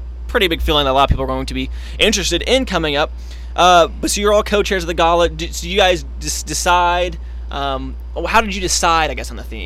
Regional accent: Dallas, Texas, United States; And so I'm from Dallas, so I'm used

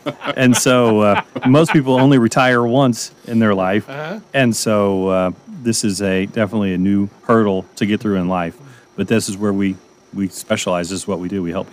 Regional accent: Altamont, Kansas, United States; I grew up in Altamont, Kansas, a little over about an hour from here.

